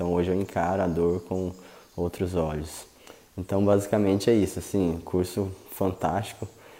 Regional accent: Santa Rita do Sapucaí, Minas Gerais, Brazil; de Santa Rita do Sapucaí, sou de Minas, sou desenvolvedor de software.

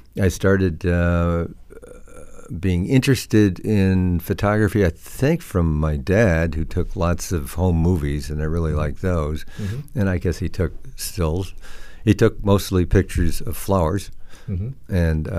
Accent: Wauwatosa, Wisconsin, United States; Well, I'm from Wisconsin. I'm from a place called Wauwatosa.

